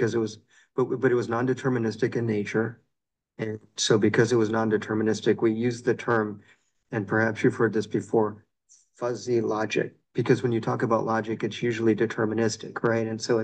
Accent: Texas, United States; So I grew up in Texas. As you know, 5'3", 90 pounds, everything grows big in Texas.

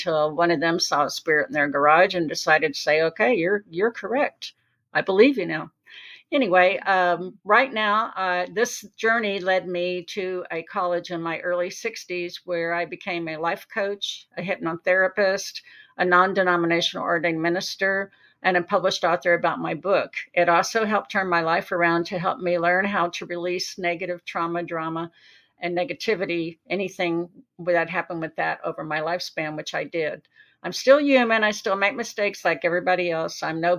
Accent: Galveston, Texas, United States; Yes, I'm from Galveston, Texas. I was raised as a strict Irish Catholic growing up

